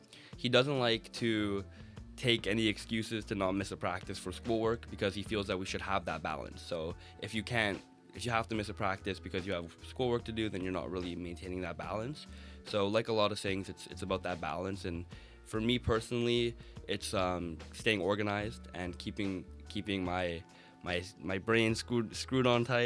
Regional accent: Montreal, Quebec, Canada; I'm from Montreal, so coming to a new city and kind of changing the ways a little bit

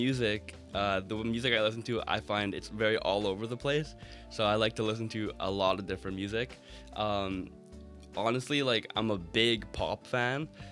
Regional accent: Montreal, Quebec, Canada; I'm from Montreal, so coming to a new city and kind of changing the ways a little bit

